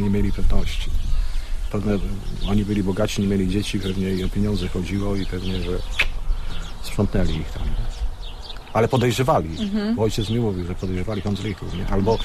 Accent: Wylatowo, Kuyavian-Pomeranian Voivodeship, Poland; ja pochodzę z Wylatowa, nie? To jest za Mogilnem, a tutaj jestem emerytowanym nauczycielem.

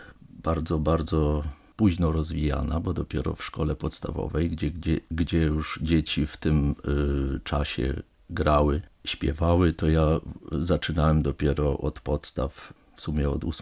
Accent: Szczebrzeszyn, Lublin Voivodeship, Poland; also born or lived in Roztocze; się urodziłem w Szczebrzeszynie, gdzie chrząszcz brzmi w trzcinie, i na tym, że Roztoczu mogłem się wychowywać

